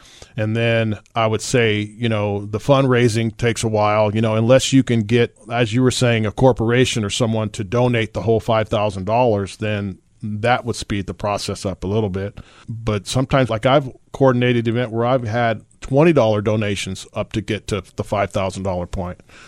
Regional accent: Diamond Bar, California, United States; I grew up in this general area. I was raised in Diamond Bar in the IE over there.

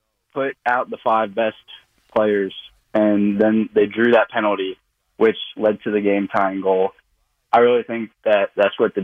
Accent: Charlotte, North Carolina, United States; I'm from Charlotte, North Carolina. First time calling.

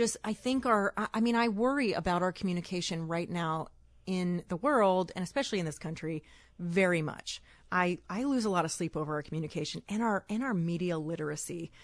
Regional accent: the South, United States; I'm from the South. And so that is particularly, that bothers me because there's a wide range of people in the South

